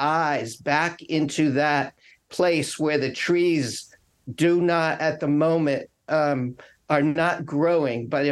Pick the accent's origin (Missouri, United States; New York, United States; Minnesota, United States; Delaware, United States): New York, United States; New York City; some of the most satisfying, fulfilling experiences of my life are growing up in New York City